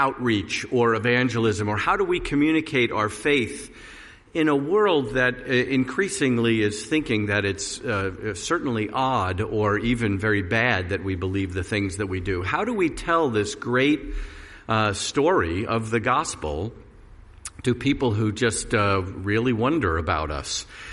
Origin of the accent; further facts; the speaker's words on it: New York, United States; accent: New York; And I'm originally from New York, and I've kind of lost my New York accent, but I can turn it back on if you want me to.